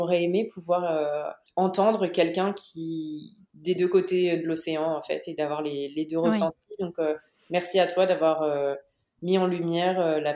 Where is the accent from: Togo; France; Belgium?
France; now in United States; on a de la chance en tant que Français d'être pour les Américains des bons immigrés